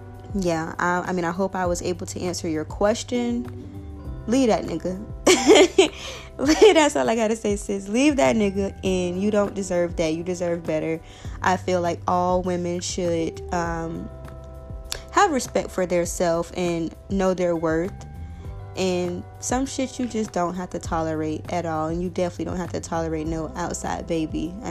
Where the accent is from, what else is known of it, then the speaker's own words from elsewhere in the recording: Fort Myers, Florida, United States; Because, I mean, I'm from Fort Myers, Florida. And it's a small city. Everybody know everybody.